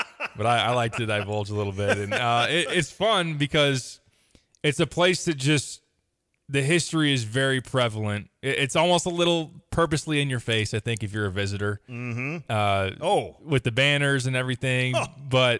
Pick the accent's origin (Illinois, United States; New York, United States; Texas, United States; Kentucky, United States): Illinois, United States; Champaign; As far as growing up in Champaign and being an Illini fan